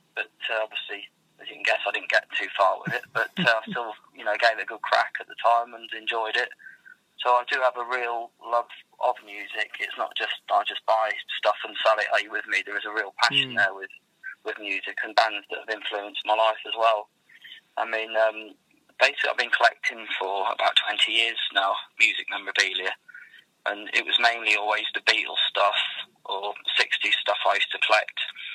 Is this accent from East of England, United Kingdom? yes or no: yes; Norwich, East of England, United Kingdom; Norwich in Norfolk.